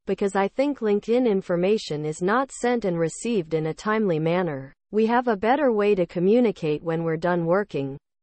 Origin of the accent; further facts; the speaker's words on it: Guangzhou, Guangdong, China; now in Los Angeles, United States; I'm from Guangzhou, China, now living